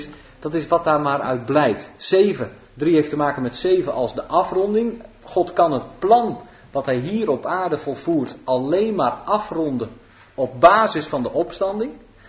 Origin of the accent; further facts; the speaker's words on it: Netherlands; Wij als Nederlanders zeggen 153.